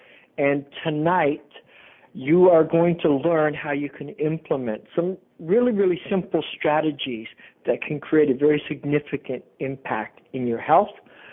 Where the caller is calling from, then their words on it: Toronto, Ontario, Canada; I'm calling in from Toronto.